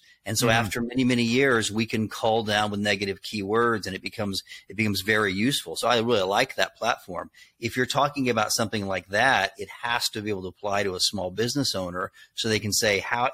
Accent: the South, United States; accent: Southern; Boston stations didn't want to book me because I had a Southern accent. Mm-hmm. So I got rid of my Southern accent so that I would be more approachable to the Northeastern quadrants of the country

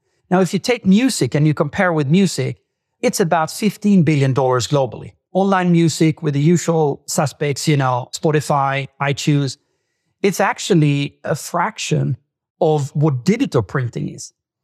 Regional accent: Sweden; now in Norway; I'm originally from Sweden, although I live in Norway now.

